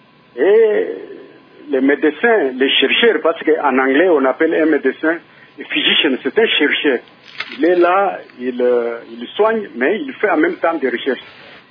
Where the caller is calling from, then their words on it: Mbuji-Mayi, Kasaï-Oriental, DR Congo; ici chez nous, à Mbujimayi, les conditions, vous savez, quand on est à l'intérieur, les conditions de vie sont précaires